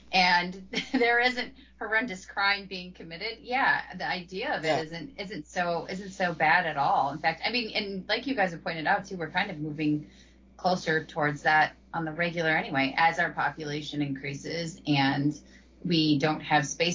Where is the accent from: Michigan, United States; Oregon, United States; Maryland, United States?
Michigan, United States; Detroit; And we're experiencing it in a different way, because I'm from Detroit.